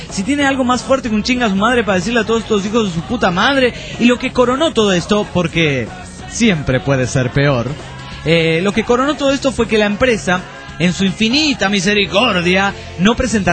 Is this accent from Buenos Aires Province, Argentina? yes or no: yes; Ramallo, Buenos Aires Province, Argentina; de Ramallo.